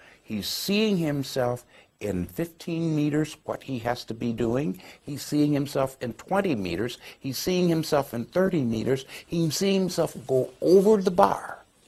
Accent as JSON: {"language": "English", "town": "Milwaukee", "region": "Wisconsin", "country": "United States", "tie": "born or raised there", "said": "I grew up in Milwaukee. I used to ice skate. I used to ice skate, and it's cold like this in Milwaukee, and we ran cross country in this weather in high school."}